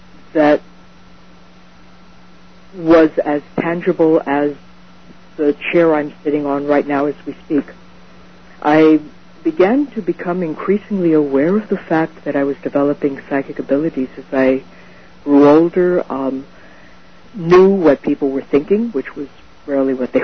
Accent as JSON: {"language": "English", "country": "Mexico", "tie": "born or raised there", "said": "My sister and I were growing up in Mexico at the time."}